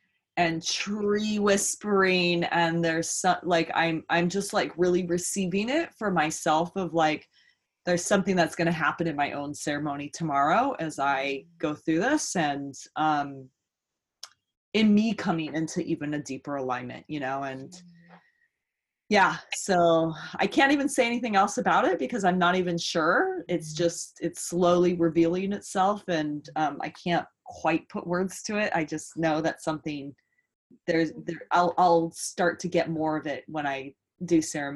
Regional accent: Poway, California, United States; But I made a commitment that I would go tomorrow to my hometown of Poway and go out on my trail, like my sacred place

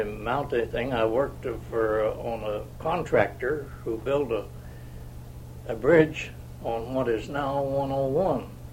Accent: Indiana, United States; I was born in Ripley County, just across the line from southwest of Moores Hill, in December 19, 1899. I attended school in Dearborn County at what was known as District Number 9 Elementary School

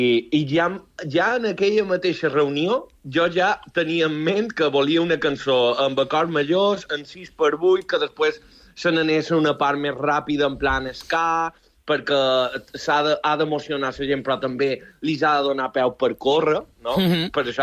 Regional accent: Serenada, Balearic Islands, Spain; Sí, la gent se creu que jo som de Vinicelem perquè vaig començar la meva carrera per allà, però no, no, som de Serenada.

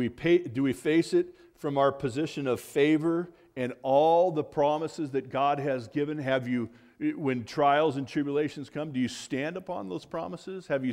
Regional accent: California, United States; That's just the first ridge at where I grew up in California, but they call it a mountain.

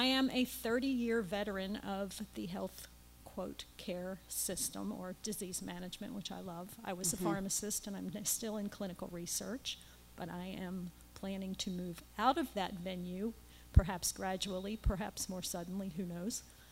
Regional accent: North Carolina, United States; Hi, everyone. … from North Carolina, and I grew up eating the standard American diet.

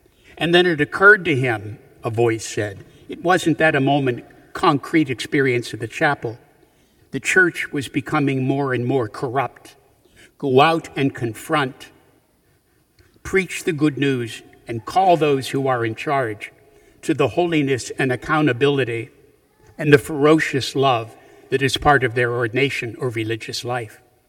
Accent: Punxsutawney, Pennsylvania, United States; When I was growing up in Punxsutawney, Pennsylvania, and was about 8 years old, my brother was 5 years older

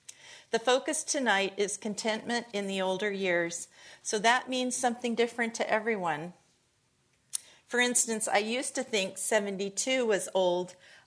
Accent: La Crescenta, California, United States; also born or lived in Glendale; I was born in Glendale and raised next door in the La Crescenta foothills.

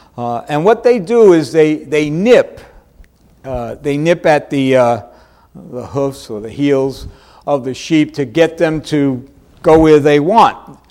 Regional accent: New York City, New York, United States; Now, I'm a New Yorker, you know that. I'm a city boy, born and raised.

